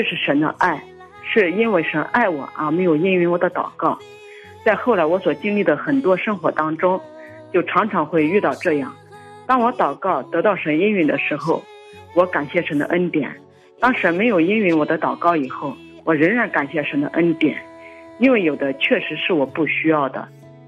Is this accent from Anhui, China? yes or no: yes; Anhui, China; 弟兄姊妹平安，我是安徽的